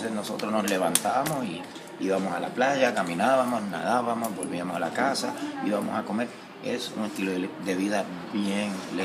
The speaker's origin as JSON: {"language": "Spanish", "country": "Puerto Rico", "said": "obviamente somos puertorriqueños y todo lo que se escucha es música urbana"}